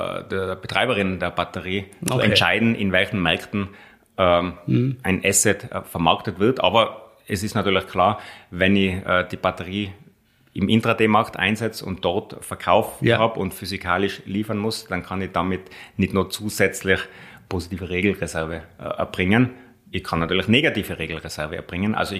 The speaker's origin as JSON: {"language": "German", "country": "Austria", "said": "Und da müssen wir als Österreicher einen Beitrag leisten"}